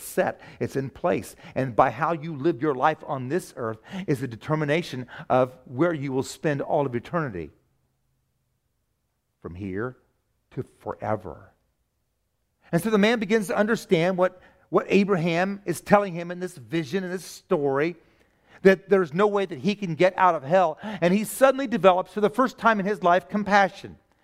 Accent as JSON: {"language": "English", "country": "United States", "said": "I live here. I shouldn't feel guilty for being an American."}